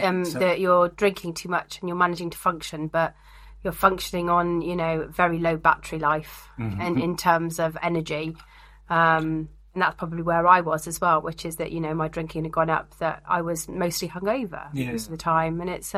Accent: United Kingdom; and we're British, so all of our social lives have been geared around alcohol for a long time.

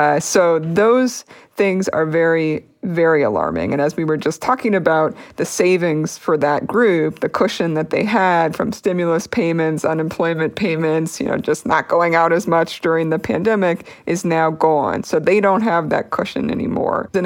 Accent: Harrisburg, Pennsylvania, United States; my hometown in the Harrisburg, Pennsylvania area

